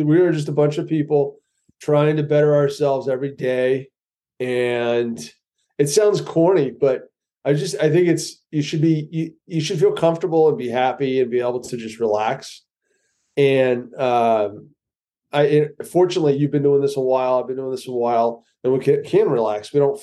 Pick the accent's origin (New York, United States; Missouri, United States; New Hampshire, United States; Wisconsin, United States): New Hampshire, United States; Portsmouth; I grew up, I was born up in Portsmouth, New Hampshire. My father was in the Air Force.